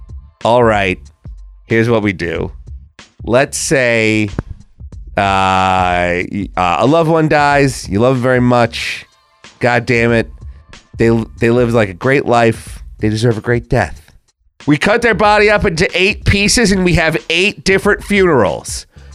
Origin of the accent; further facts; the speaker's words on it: Long Island, New York, United States; But I'm from Long Island, and I can tell you right now, there are a lot of similarities to Tatooine.